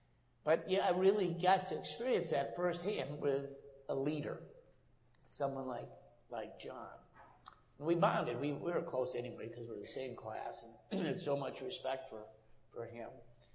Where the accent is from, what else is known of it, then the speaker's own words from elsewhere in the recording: Michigan, United States; And you know, I never had been. I grew up in Michigan, you know.